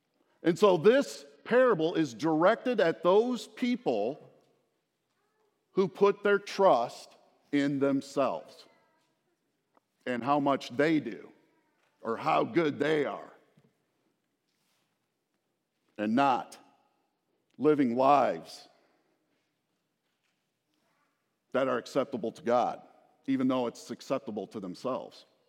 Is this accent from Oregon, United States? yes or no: no; Iowa, United States; And so I lived most of my childhood in Iowa. So I say, you know, I'm from Iowa. I grew up an Iowa Hawkeyes fan.